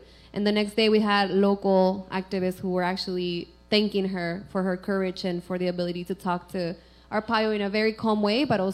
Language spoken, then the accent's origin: English; Arizona, United States; I'm actually from Arizona.